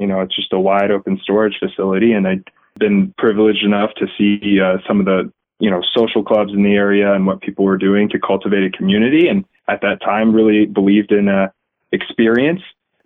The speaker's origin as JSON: {"language": "English", "town": "Charlotte", "region": "North Carolina", "country": "United States", "tie": "born or raised there", "said": "I grew up in Charlotte, North Carolina, NASCAR country, and never saw those cars."}